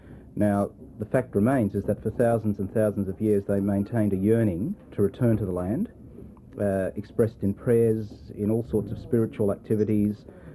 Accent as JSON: {"language": "English", "country": "Australia", "said": "I am an Australian, yet in a very significant way, I see myself spiritually and in terms of my consciousness being very much linked to the land of Israel"}